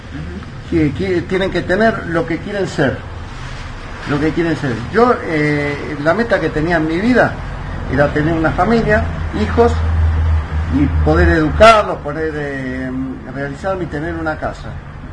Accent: Lanús, Buenos Aires Province, Argentina; born there; Bueno, mis orígenes son... yo nací en Lanús. Mi familia siempre fue una familia humilde, trabajadora, que nos tuvimos que hacer todo desde abajo

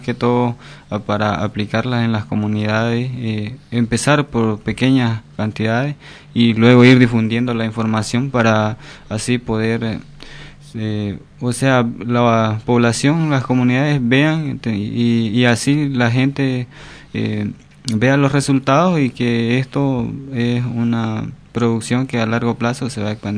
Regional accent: Ascensión de Guarayos, Santa Cruz, Bolivia; que es el municipio de Ascensión de Guaray, en especial a la comunidad Laguna Corazón, que es la cual de donde yo vengo

